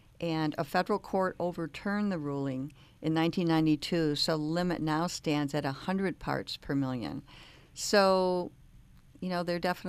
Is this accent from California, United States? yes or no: yes; Atascadero, California, United States; I'm from Atascadero.